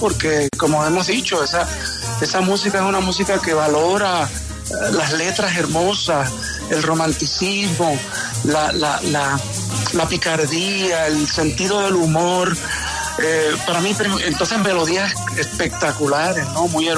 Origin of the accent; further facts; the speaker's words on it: Fajardo, Puerto Rico; now in New York, United States; llevo 39 años aquí ubicado en la ciudad de Nueva York. Vengo de Fajardo, Puerto Rico.